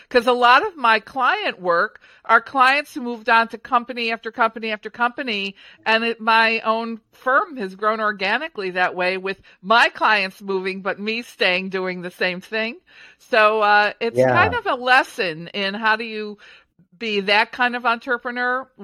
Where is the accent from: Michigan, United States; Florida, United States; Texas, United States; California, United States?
Michigan, United States; Detroit; And then I grew up outside of Detroit. So of course it was Motown through my DNA.